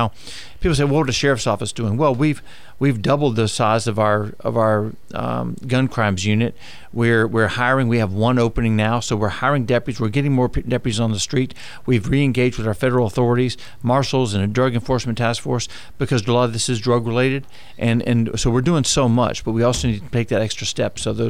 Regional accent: the South, United States; We're from the South, and we love our football.

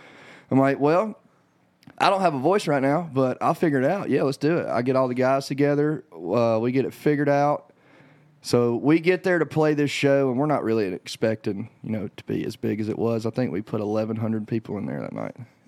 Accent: the South, United States; I love football. I'm from the South, obviously

